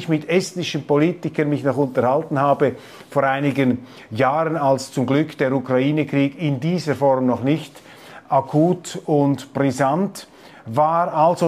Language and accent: German; Switzerland; als Schweizer